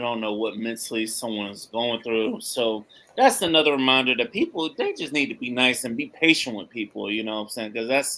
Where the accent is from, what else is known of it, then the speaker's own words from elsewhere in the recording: the South, United States; I was raised in the South, you know, so I was taught that you always be courteous